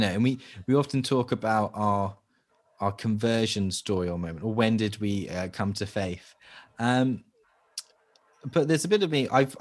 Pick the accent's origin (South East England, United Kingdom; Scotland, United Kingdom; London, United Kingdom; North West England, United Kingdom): South East England, United Kingdom; Southampton; born there; I was born in Southampton to my parents, Andrew and Christina